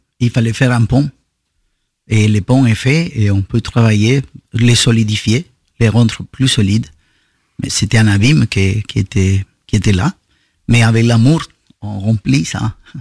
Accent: Chocó, Colombia; Je viens d'une région de la Colombie où il y a où tous les esclaves ont fui. Je suis né dans ces régions, les régions de Choco.

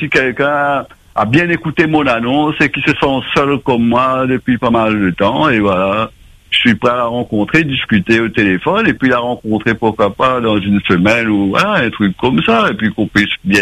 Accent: Réunion, France; Au fait, moi, je suis réunionnais, hein, au fait.

